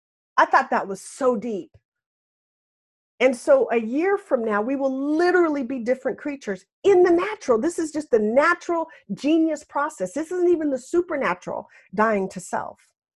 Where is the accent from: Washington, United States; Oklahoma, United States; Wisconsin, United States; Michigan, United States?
Washington, United States; And I grew up with the Seattle Seahawks. I'm from Washington State. And we had season tickets most of my life.